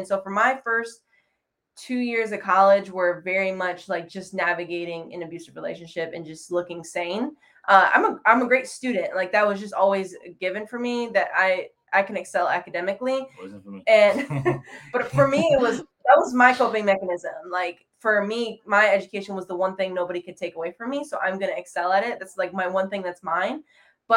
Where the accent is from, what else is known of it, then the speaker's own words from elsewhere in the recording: Flint, Michigan, United States; And so he's in Flint, I'm from Flint, and it was like my way of getting back there, because all the way through high school, I lived about 50 minutes away.